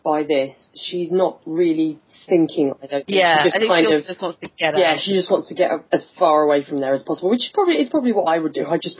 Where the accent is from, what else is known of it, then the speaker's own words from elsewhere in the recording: England, United Kingdom; I say ass because I'm English.